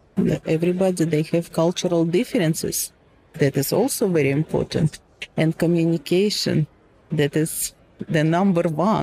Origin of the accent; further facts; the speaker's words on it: Phoenix, Arizona, United States; I'm from Phoenix, Arizona.